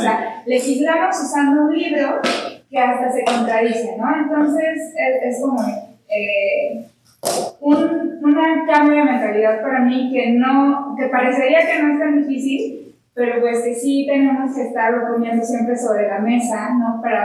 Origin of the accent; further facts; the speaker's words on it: Puebla, Mexico; moved away as an adult; Y yo soy de Puebla y vine aquí porque tienen la mejor licenciatura en matemáticas